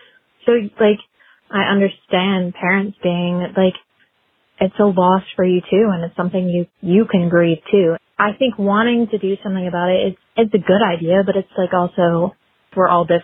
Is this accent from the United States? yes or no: yes; Georgia, United States; I'm from Sonoya, Georgia.